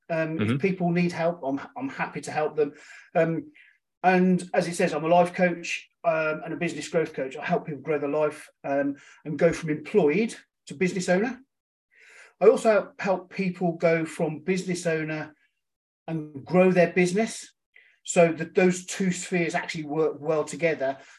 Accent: Birmingham, West Midlands, United Kingdom; So I was brought up in Birmingham

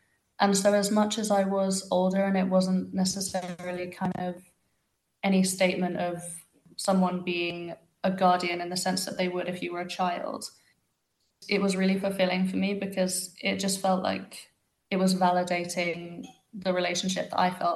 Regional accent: Cyprus; And I can remember being a child and saying, you know, I'm from Cyprus, I'm Cypriot. And I have always felt that through my entire life.

